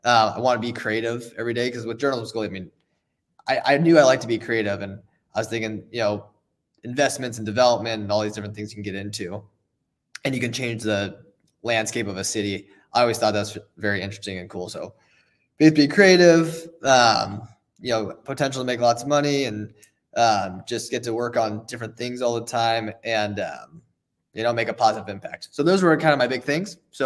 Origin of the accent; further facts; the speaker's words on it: Overland Park, Kansas, United States; I'm from Overland Park, Kansas City originally, so I went to KU.